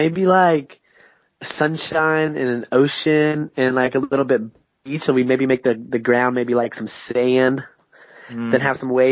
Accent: Florida, United States; we're from the South, you know, we're a bunch of Florida boys.

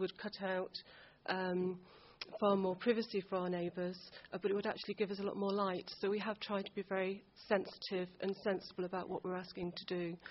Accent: Westow, Yorkshire and the Humber, United Kingdom; born there; I was born in Westow and was very fortunate enough to have the opportunity to move back to Moulton 4 years ago.

